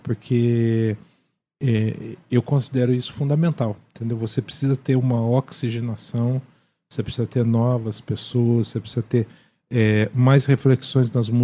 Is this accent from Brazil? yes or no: yes; Brazil; para nós que somos brasileiros, a gente sabe o quanto que música boa faz falta, né?